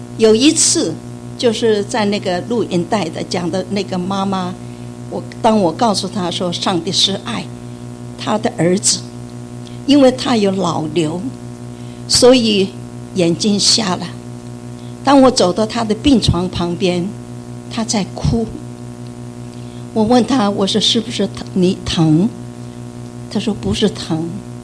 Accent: China; 我们中国人常常讲天，可是天离我们很远

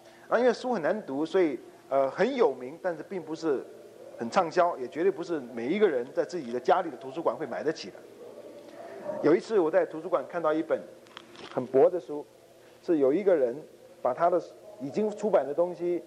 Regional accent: China; 因为我们中国人每次都引用

